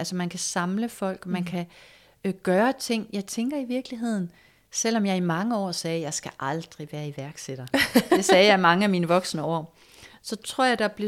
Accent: North Denmark Region, Denmark; Jeg kommer fra Nordjylland, hvor jeg er født og opvokset på en firlænget gård.

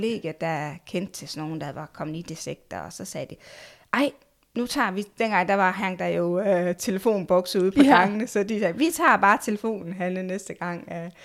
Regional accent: Esbjerg, Region of Southern Denmark, Denmark; Jeg er fra Esbjerg.

